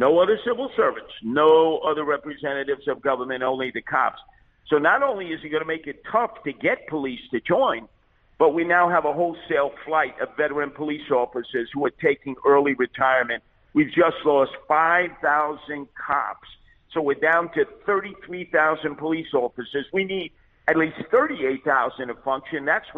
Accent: New York, United States; I was born and raised in New York, and I lived through the tough 70s and 80s and early 90s before Rudy Giuliani was elected mayor.

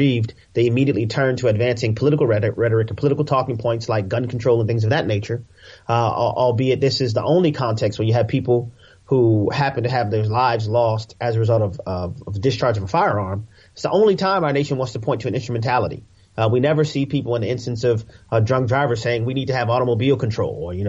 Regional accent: New Orleans, Louisiana, United States; cities like my hometown of New Orleans, Louisiana

